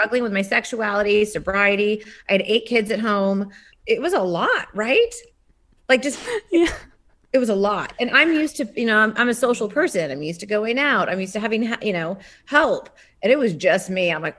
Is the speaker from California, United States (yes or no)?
yes; Laguna, California, United States; also born or lived in Miami; Although I grew up in Laguna in Orange County, We lived in Miami for a very long time.